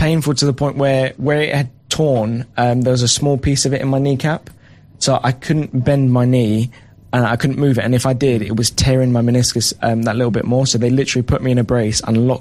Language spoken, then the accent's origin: English; England, United Kingdom; So originally I'm from England, born and raised, played in England.